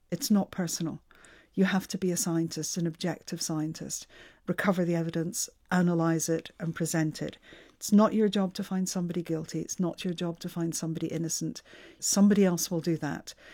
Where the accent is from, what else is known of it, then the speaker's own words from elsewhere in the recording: Scotland, United Kingdom; And I can remember always being very aware of being Scottish, not a nationalist in terms of politics, but being very Scottish.